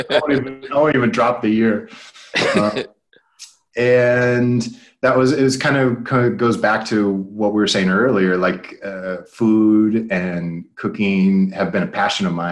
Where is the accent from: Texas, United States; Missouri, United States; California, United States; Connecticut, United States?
California, United States; Inglewood; moved away as an adult; I'm from Los Angeles. I grew up in Inglewood, California, in Los Angeles, and moved here for college.